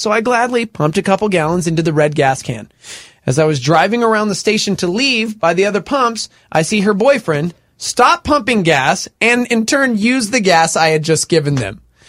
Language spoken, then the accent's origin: English; Amarillo, Texas, United States; I'm from Amarillo.